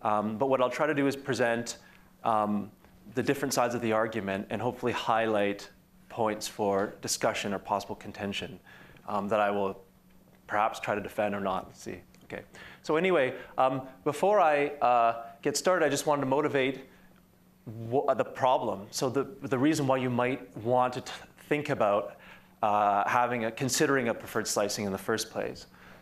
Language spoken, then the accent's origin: English; Canada; So I'm Canadian